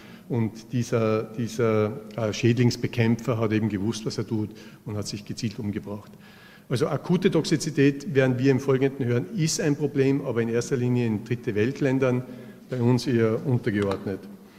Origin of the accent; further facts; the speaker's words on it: Salzburg, Austria; Ich komme aus Salzburg